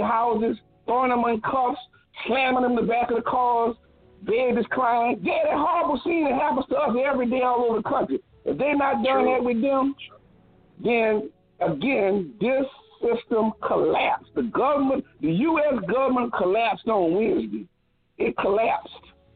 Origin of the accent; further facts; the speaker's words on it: United States; the big threat we all as American citizens been told was going to come from the outside